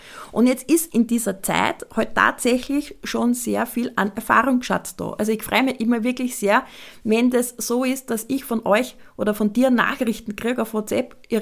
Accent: Austria; Und dann sind wir Österreicher halt so erzogen

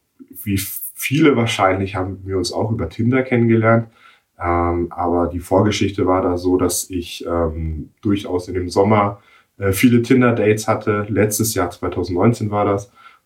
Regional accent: Nuremberg, Bavaria, Germany; born there; ich bin gebürtiger Nürnberger

